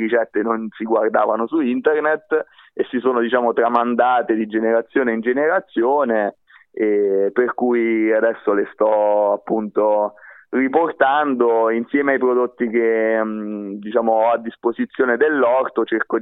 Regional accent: Frisa, Abruzzo, Italy; si tratta della cucina tradizionale di questo paese, del mio paese, di Frisa

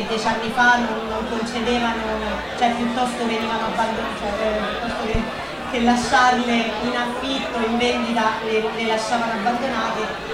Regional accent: L'Aquila, Abruzzo, Italy; also born or lived in Turin; io in realtà sono aquilana, quindi sono nata e cresciuta all'Aquila, ho finito l'università all'Aquila, sono salita su a Torino e facevo tutt'altro.

